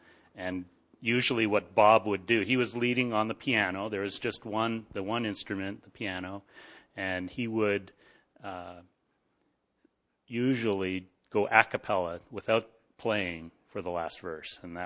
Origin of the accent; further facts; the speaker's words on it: Ontario, Canada; born there; I said, I was born in Ontario